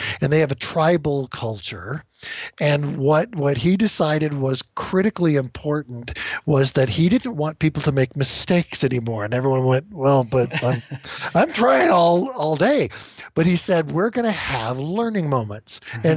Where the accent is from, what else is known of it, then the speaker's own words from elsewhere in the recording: Seal Beach, California, United States; I was born and raised just south of L.A. I was a beach bum. I surfed through my senior year in high school and still graduated. So it was Seal Beach.